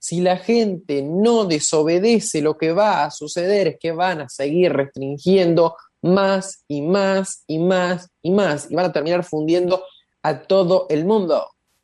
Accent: Argentina; porque yo, como argentino, no solo estoy cansado, estoy profundamente, profundamente apenado

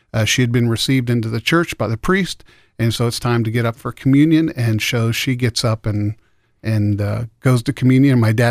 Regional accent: Bethlehem, West Virginia, United States; I was born in Wheeling. I was actually born in a little suburb outside of Wheeling called Bethlehem.

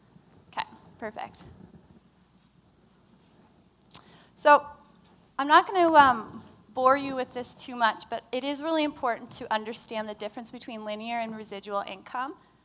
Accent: Halifax, Nova Scotia, Canada; I'm from Halifax

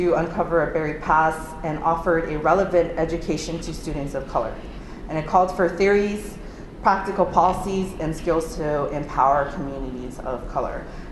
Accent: San Francisco, California, United States; So I'm from San Francisco.

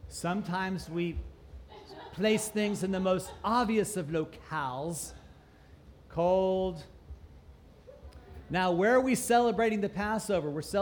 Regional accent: St. Petersburg, Florida, United States; growing up in St. Pete, Florida, when we'd have the Seder at my mom's house or we'd go to the synagogue

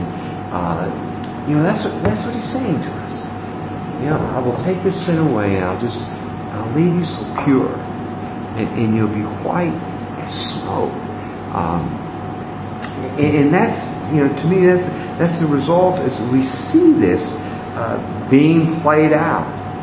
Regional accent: Massachusetts, United States; I grew up in Massachusetts and it snowed all the time.

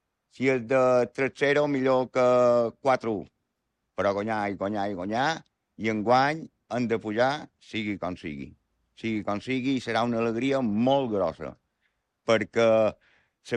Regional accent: Petra, Balearic Islands, Spain; born there

